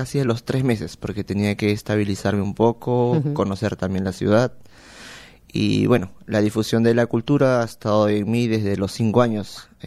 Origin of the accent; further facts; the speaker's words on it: Peru; Como bien mencionaste, yo vengo de Perú.